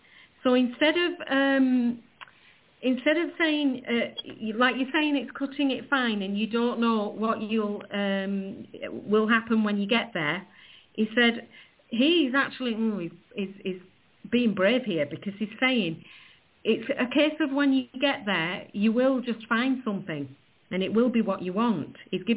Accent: England, United Kingdom; Nicole, I'm English. My English fine.

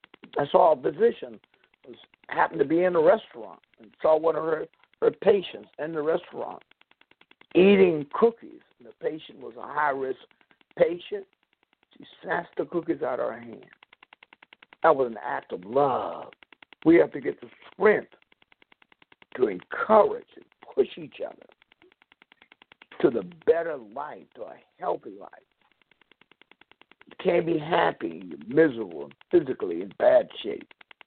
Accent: the South, United States; And my habit has been, growing up in the South, I love tomatoes.

